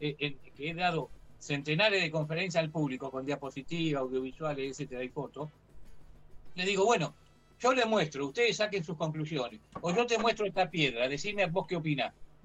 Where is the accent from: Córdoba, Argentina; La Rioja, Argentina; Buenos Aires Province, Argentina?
Buenos Aires Province, Argentina; Ensenada; soy de Ensenada, soy de Ensenada.